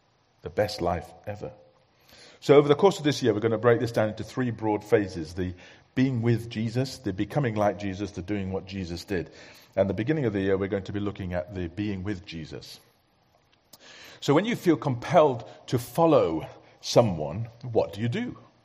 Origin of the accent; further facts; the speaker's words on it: Yorkshire and the Humber, United Kingdom; I'm a Yorkshireman, and yet not even a pound.